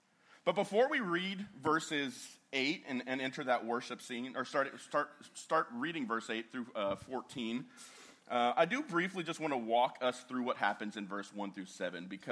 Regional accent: West Coast, United States; I grew up on the West Coast, so we have mountains over there.

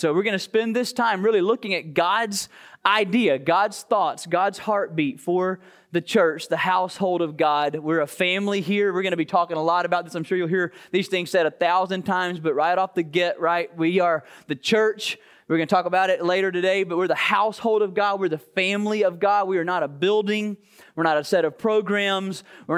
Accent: Georgia, United States; but I'm from South Georgia where we love football.

